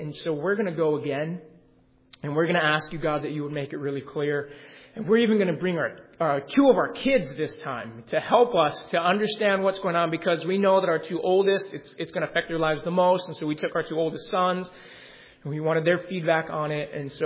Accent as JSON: {"language": "English", "town": "Phoenix", "region": "Arizona", "country": "United States", "tie": "born or raised there", "said": "Growing up in Phoenix, Arizona, I don't know if you might know Brother Dick Mercado."}